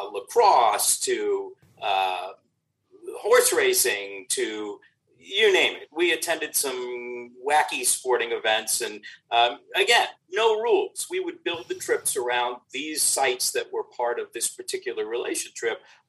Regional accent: New York, United States; I grew up in New York on the East Coast when it was the WWWF.

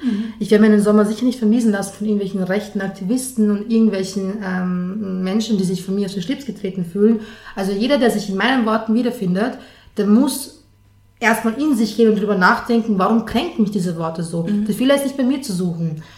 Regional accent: Lower Austria, Austria; now in Vienna, Austria; Wien war der erste Ort, den ich zu Hause nennen konnte. Ich bin in Niederösterreich aufgewachsen und ich hatte eine tolle Kindheit.

